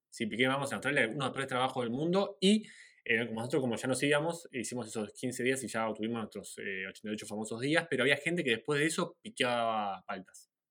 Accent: Argentina; moved away; Yo cuando salí de Argentina, o sea, nunca en mi vida pensaba comer vegetariano

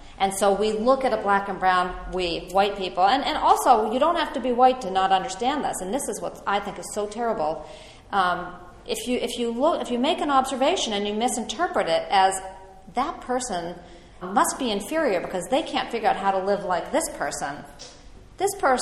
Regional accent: Winchester, United States; So where I grew up in Winchester was considered a very safe.

